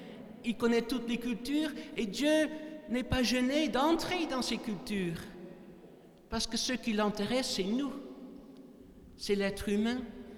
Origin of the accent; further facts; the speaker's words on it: Netherlands; mon arrière-plan calviniste. J'ai grandi aux Pays-Bas dans un milieu réformé très piétiste.